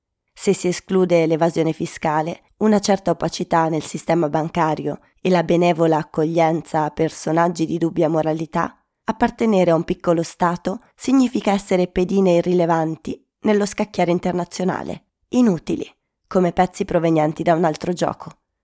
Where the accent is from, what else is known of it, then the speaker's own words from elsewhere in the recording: San Marino; born there; dopo aver scoperto che sono nato a San Marino